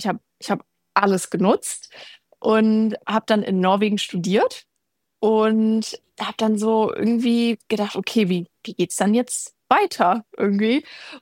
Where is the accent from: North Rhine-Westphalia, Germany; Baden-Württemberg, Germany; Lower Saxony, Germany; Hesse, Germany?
North Rhine-Westphalia, Germany; Remscheid; Meine Heimatstadt, also ich komme aus Remscheid, das ist eine Stadt in Nordrhein-Westfalen.